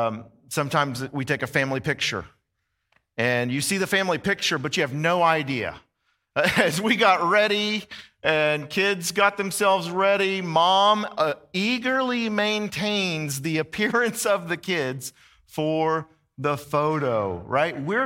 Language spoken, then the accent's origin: English; Texas, United States; I'm from Texas, and I knew about Buc-ee's for a long time. I tried to tell my Georgia friends.